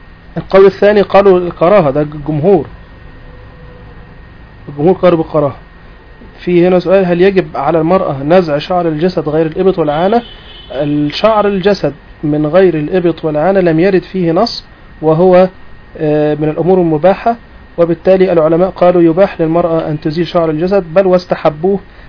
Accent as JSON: {"language": "Arabic", "country": "Egypt", "said": "يعني دي بقى أحد الأعراف الموجودة عندنا في المجتمع عندنا في مصر"}